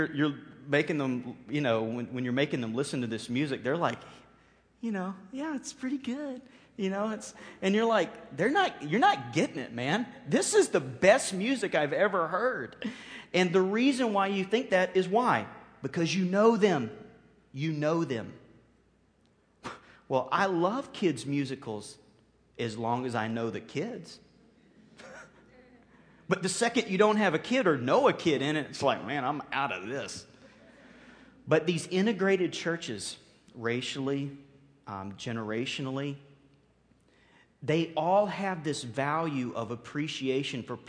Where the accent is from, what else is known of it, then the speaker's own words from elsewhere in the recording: the South, United States; because I grew up in the South, every meal was like a sampling of the best the South has to offer as far as food.